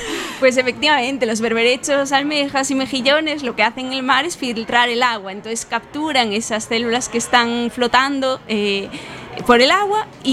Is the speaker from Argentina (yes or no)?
no; Viveiro, Galicia, Spain; Yo me crié en Viveiro, que es un pueblo en la Mariña Lucense